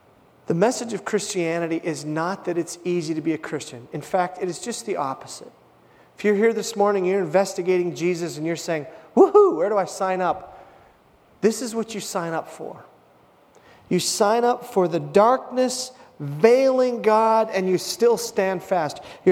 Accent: Hibbing, Minnesota, United States; One was to escape a relationship that I was in my hometown of Hibbing, Minnesota.

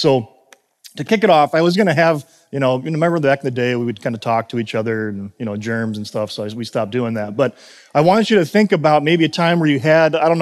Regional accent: Chicago, Illinois, United States; I'm originally from Chicago, I'm a big Cubs fan

